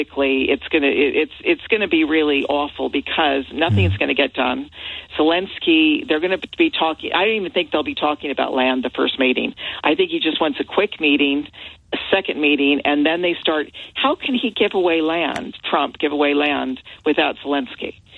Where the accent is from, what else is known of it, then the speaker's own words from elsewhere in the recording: United States; Well, obviously, as American, I feel very sad.